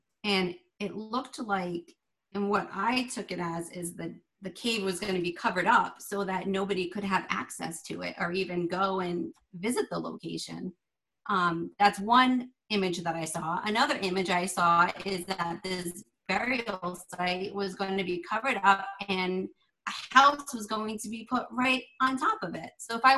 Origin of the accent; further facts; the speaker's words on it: Rhode Island, United States; born there; I was born in Rhode Island.